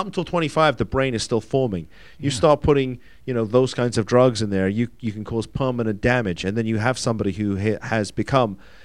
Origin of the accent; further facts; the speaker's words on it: United Kingdom; moved away as an adult; I was. Came here just before my 21st birthday. So I tell people my accent is like my hair. It's there, but it's definitely going.